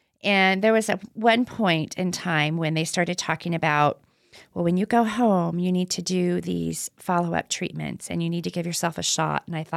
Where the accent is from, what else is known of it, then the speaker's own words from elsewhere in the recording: Chico, California, United States; I lived in a town called Paradise in California. It was just up the hill from Chico, which is my hometown.